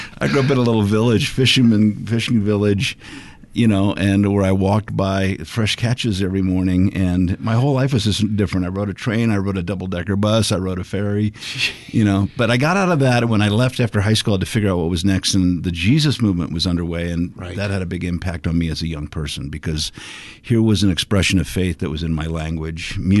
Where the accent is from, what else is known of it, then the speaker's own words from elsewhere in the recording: Hong Kong; growing up in Asia, in Hong Kong, you know, I see myself, when I say where's home, in my mind, it's Hong Kong